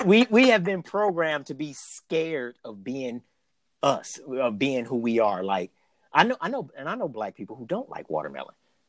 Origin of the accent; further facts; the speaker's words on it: United States; being a black male growing up in America, a lot of that shit that Dave put out there, I can relate to.